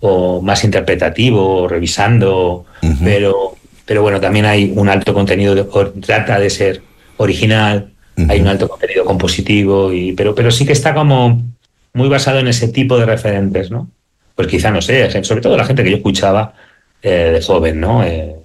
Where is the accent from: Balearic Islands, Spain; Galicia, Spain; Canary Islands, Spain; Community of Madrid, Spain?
Balearic Islands, Spain; Estoy en mi tierra natal, en Mallorca, tocando con grandes músicos, que ahora mi isla se ha puesto de moda.